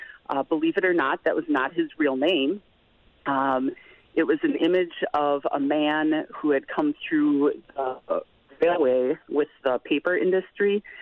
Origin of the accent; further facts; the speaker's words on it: Wisconsin, United States; I'm a member of the United Nation in central Wisconsin. We don't have a huge population of Native folks. We're not close to any single, larger community.